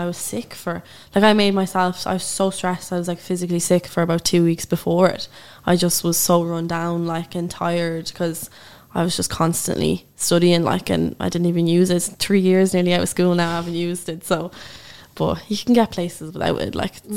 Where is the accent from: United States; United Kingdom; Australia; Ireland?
Ireland; Newbridge, Kildare; So I'm from Newbridge in Kildare.